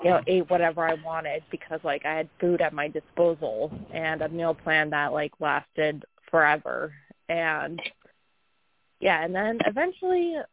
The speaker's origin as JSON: {"language": "English", "region": "New England", "country": "United States", "said": "I am from New England, and I'm kind of Mary's co-host for this evening"}